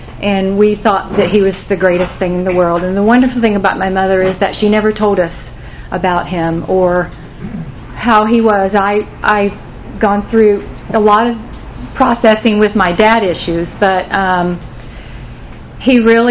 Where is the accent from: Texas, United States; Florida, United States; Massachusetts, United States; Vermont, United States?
Florida, United States; Auburndale; also born or lived in Winter Haven, Florida; And I was born in Winter Haven, Florida, and I grew up in Auburndale, Polk County. We called it Polk County.